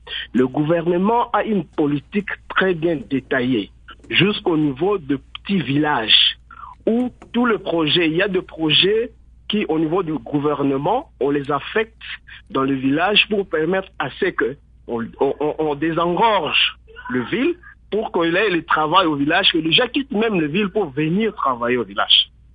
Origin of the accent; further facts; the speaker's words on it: DR Congo; on ne peut pas parler de développement des milieux ruraux chez nous au Congo sans tenir compte de l'aspect sécuritaire. Spécialement à l'Est, ici je suis à Ituri